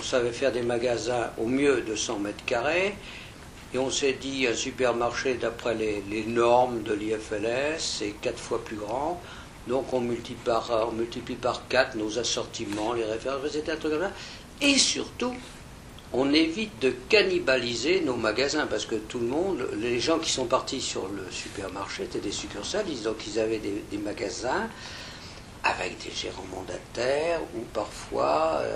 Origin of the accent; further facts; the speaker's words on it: Nice, Provence-Alpes-Côte d'Azur, France; born there; now in Rennes, France; je suis né à Nice d'un père rémois, d'une mère de Boulogne-sur-Mer. Et arrivé à Rennes après la guerre. Donc, je suis arrivé en 58.